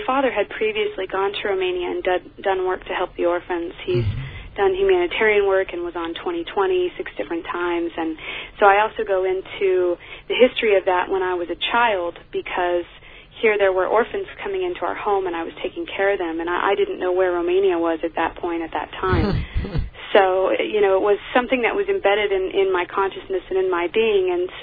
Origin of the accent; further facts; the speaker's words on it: San Diego, California, United States; I'm from San Diego, born and raised originally. Lived there for the first 18 years of my life.